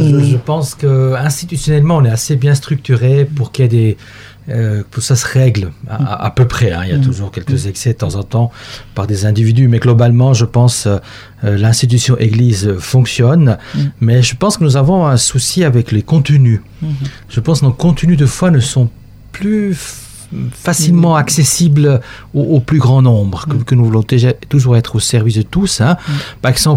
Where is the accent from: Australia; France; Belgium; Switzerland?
Switzerland; mais ce matin aussi chez moi, en Suisse, ils sont ensemble pour prier.